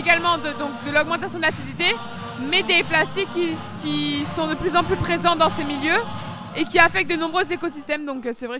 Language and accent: French; Clermont-Ferrand, Auvergne-Rhône-Alpes, France; Non, pas du tout, je suis de Clermont-Ferrand